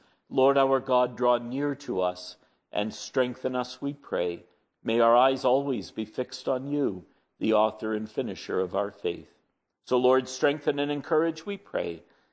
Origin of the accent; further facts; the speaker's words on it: Ontario, Canada; About 50 kilometers or so from my hometown is the settlement of Lowther.